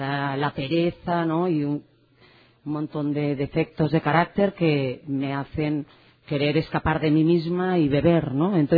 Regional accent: Barcelona, Catalonia, Spain; Vengo de Barcelona, hemos venido con unos amigos

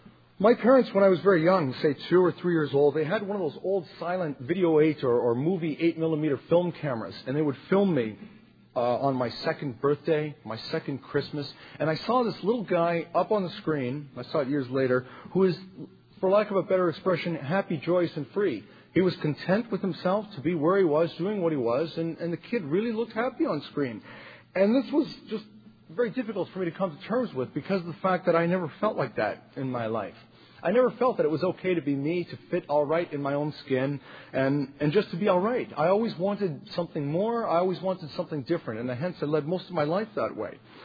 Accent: Toronto, Ontario, Canada; I was born here in Toronto in the West End and grew up into, I guess you would call it, an upper middle class home in the West End of Toronto.

